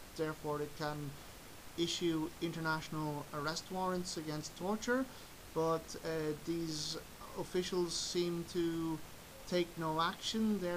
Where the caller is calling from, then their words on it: Ireland; I am calling from Ireland